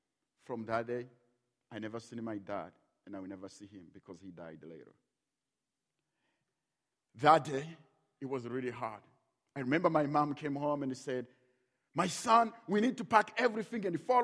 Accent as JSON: {"language": "English", "country": "Rwanda", "tie": "born or raised there", "said": "I was not born yet, and I was born in Rwanda. We grew up over there."}